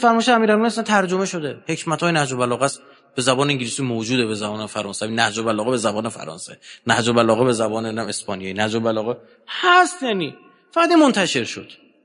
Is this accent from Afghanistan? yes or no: no; Iran; شما همین الان نگاه کنید مردم دنیا نسبت به ما ایرانی ها چه شناختی دارن.